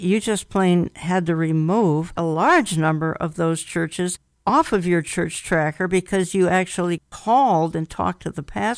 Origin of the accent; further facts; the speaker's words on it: Minneapolis, Minnesota, United States; the George Floyd incident in my hometown of Minneapolis